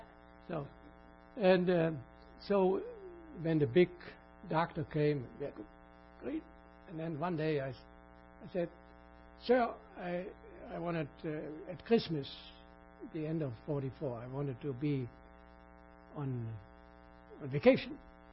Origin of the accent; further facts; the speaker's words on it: Germany; born there; English is a second language; And I was born on the River Rhine, where they always have a few jokes, you know.